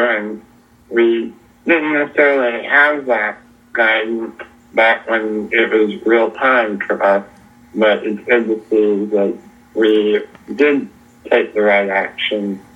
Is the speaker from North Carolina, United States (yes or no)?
yes; Raleigh, North Carolina, United States; We grew up in Raleigh, North Carolina.